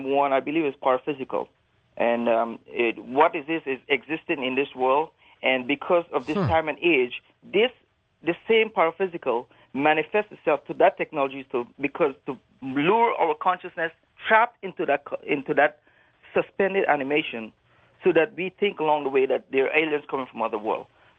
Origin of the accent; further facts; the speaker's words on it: Guyana; My people from India, but I was born in Guyana, South America, in Amazon. So, I live with American Indians there, although I'm the Indian. And, being from that background, we took the culture back to Guyana also.